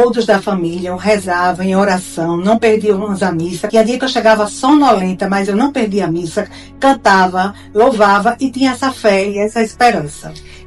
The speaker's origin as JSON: {"language": "Portuguese", "town": "João Pessoa", "region": "Paraíba", "country": "Brazil", "said": "sou aqui de João Pessoa e vou contar a minha história para vocês"}